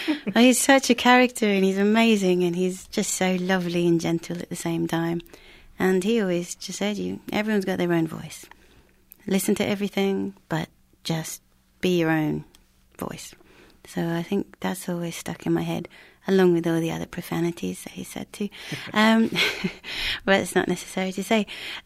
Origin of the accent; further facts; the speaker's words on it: Australia; now in United Kingdom; I grew up in Australia and moved over to England about 10 years ago.